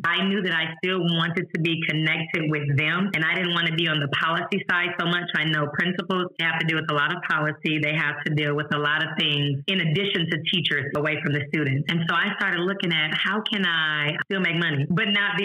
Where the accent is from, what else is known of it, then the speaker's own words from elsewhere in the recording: St. Louis, Missouri, United States; now in Houston, United States; I am in the education realm. I initially started off as a teacher. I'm from St. Louis, Missouri, kindergarten through fourth grade. Relocated here to Houston, Texas, in Fort Bend ISD.